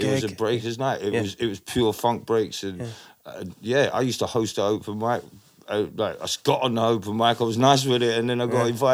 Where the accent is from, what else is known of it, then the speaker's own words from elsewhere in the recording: Camberwell, London, United Kingdom; born there; I found out years later, where I was born in Camberwell